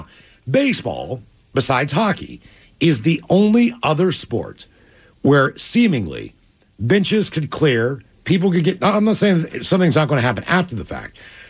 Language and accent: English; West Virginia, United States; But we see, again, we go to my home state of West Virginia.